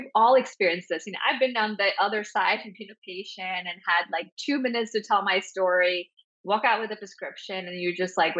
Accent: India; growing up in India

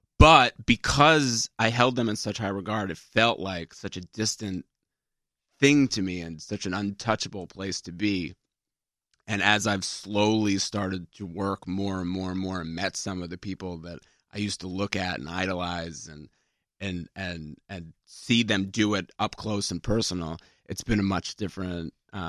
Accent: New York, United States; moved away as an adult; now in Los Angeles, United States; I think I grew up in New York and it feels like it would be something that was realistic in a city, but... it didn't feel that way at all to me. And it wasn't until I moved to LA when I was 19

